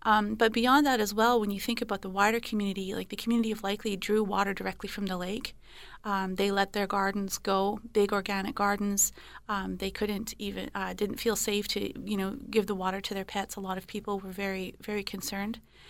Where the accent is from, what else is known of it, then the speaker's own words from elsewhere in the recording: British Columbia, Canada; Well, I remember growing up on the Fraser River, and we fish at night on the river.